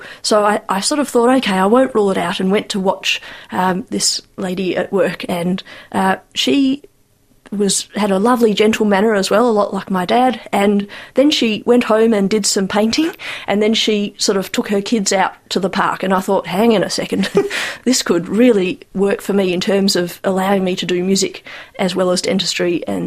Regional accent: Caulfield, Victoria, Australia; I grew up in Caulfield, which is the centre of the Jewish community, many different streams of it

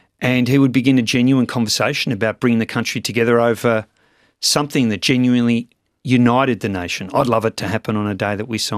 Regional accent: Australia; You know, I'm a proud product of that great experiment called multiculturalism.

